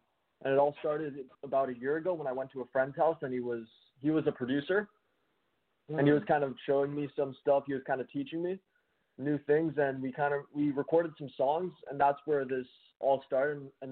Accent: Miami, Florida, United States; born there; also born or lived in Japan; No, I was born in Miami.

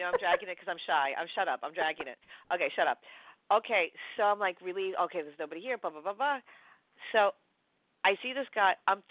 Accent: New York, United States; I'm a New Yorker, so excuse me for not knowing from a car.

